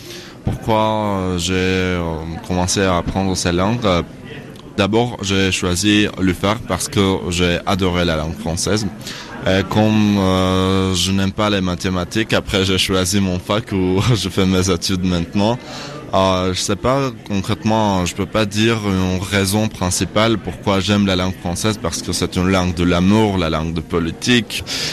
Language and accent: French; Armenia; born there; French is a second language; je suis né en Arménie. Alors, je connais la langue française il y a presque 10 ans.